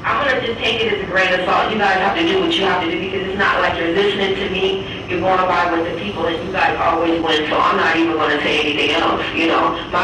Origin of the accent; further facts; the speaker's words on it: Tucson, Arizona, United States; I'm from Tucson.